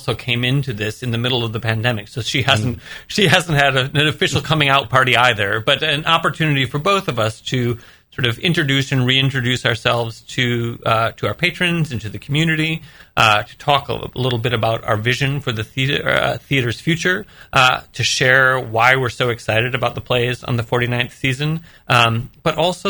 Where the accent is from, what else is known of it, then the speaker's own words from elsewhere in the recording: Michigan, United States; I grew up outside of Detroit, and those sort of blue-collar conversations are ones that my resume is pretty well filled with.